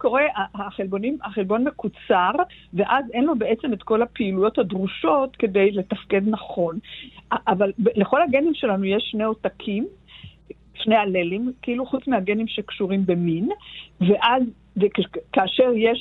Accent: Jerusalem, Jerusalem District, Israel; אני ירושלמית במקור.

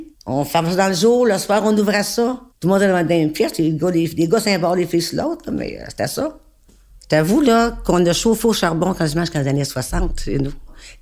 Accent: Montreal, Quebec, Canada; je suis née en 1952, j'ai 70 ans. 71 ans cette année, puis je suis native de Saint-Henri.

